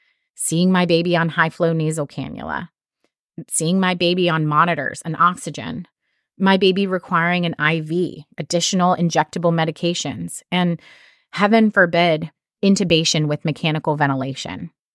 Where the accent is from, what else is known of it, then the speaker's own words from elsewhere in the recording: North Carolina, United States; I'm from North Carolina, so kill 'em with kindness is a common phrase used down south.